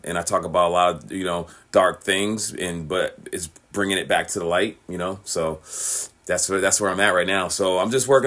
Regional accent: New England, United States; We traveled all through my hometown, New England, to Mid-South, like D.C.

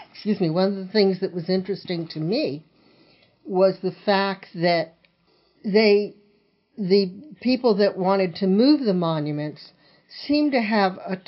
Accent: New Jersey, United States; Now, I will admit I didn't grow up here. I grew up in New Jersey. It's a whole different animal.

